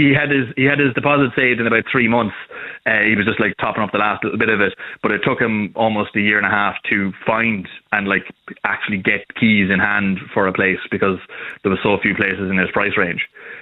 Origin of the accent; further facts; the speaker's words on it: Wexford, Leinster, Ireland; I'm from Wexford originally